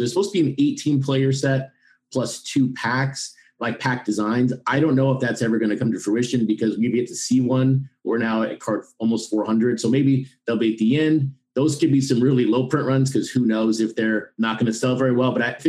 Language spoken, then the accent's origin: English; Texas, United States; growing up in West Texas, the Diablos were the Brewers' AA farm club team.